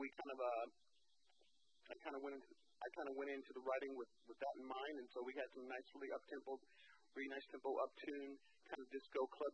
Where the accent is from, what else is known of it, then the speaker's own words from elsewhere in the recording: Las Vegas, Nevada, United States; playing in my hometown, Las Vegas